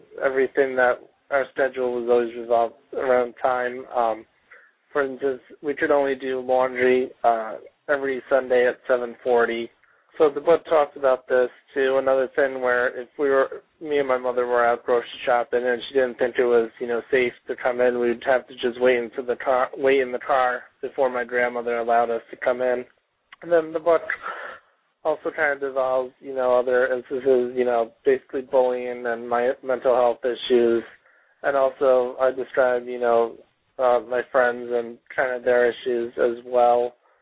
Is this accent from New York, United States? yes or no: yes; Albany, New York, United States; I grew up in Albany, New York.